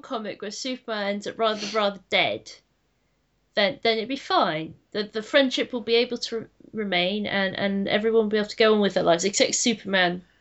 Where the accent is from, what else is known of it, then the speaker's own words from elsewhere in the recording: England, United Kingdom; We're from England.